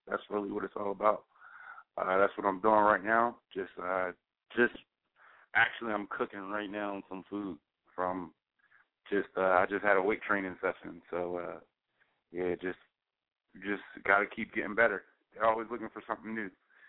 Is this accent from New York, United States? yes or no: no; Harrisburg, Pennsylvania, United States; growing up close to, well, I'm from Harrisburg, so, you know, it's either you're an Eagles fan or a Pittsburgh fan.